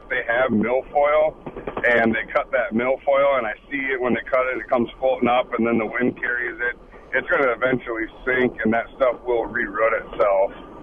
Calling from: Eau Claire, Wisconsin, United States; I'm in from Eau Claire, and we have the milfoil in certain lakes around here.

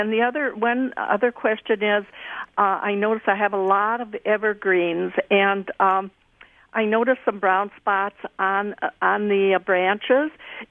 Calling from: Ashland, Wisconsin, United States; Ashland, Wisconsin.

